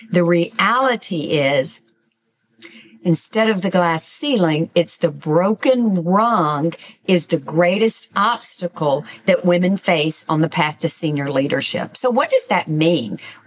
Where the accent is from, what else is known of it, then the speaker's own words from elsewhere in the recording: Southern United States, United States; For example, I'm from the South